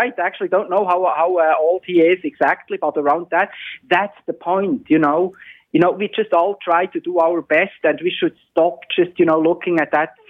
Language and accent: English; Switzerland; This was much worse, you know, in some European countries, including my home country, Switzerland.